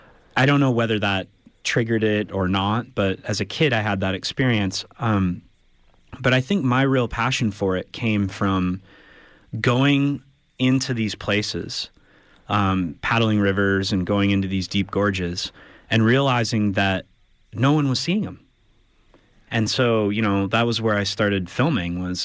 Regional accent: Lake Michigan, United States; I grew up on Lake Michigan on the water.

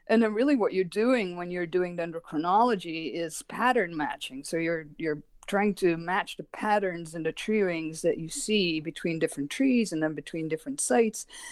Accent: Belgium; So I did all of my education in Belgium. I'm from Belgium originally.

